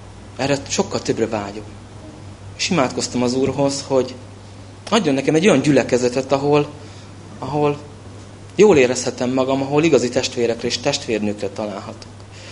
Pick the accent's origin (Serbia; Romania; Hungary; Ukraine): Ukraine; 1979. március 19-én születtem, Nagyrádban. Ez Szovjetunióban van, vagyis volt, most Ukrajna. Ott nevelkedtem, katolikus családban